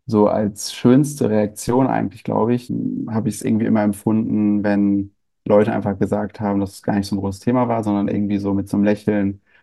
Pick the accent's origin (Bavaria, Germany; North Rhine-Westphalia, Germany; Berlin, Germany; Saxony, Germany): North Rhine-Westphalia, Germany; Gütersloh; born there; now in Bielefeld, Germany; ich bin 24 Jahre alt, meine Pronomen sind er, ihm. Und ich bin in Gütersloh geboren und wohne mittlerweile in Bielefeld.